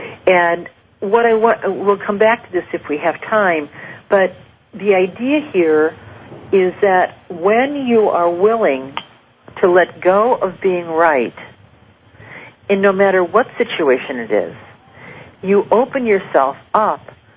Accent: Cleveland, Ohio, United States; Nikki actually writes in from Cleveland, Ohio, my hometown

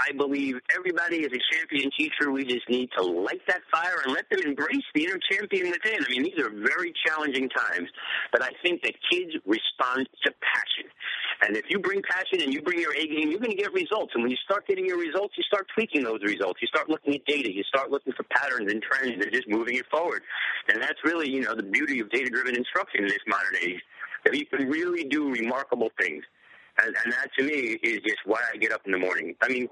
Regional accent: New York City, New York, United States; Let me tell you, I grew up in the South Bronx, so to think that I'm farming is rather remarkable.

